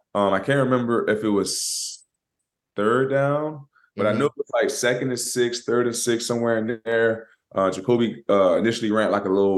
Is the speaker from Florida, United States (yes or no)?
yes; Florida, United States; And I always wanted to do that since I'm from Florida. You know, down there next to the ocean.